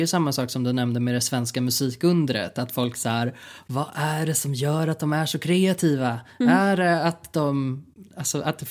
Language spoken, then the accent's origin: Swedish; Sweden; om vi är nöjda som svenskar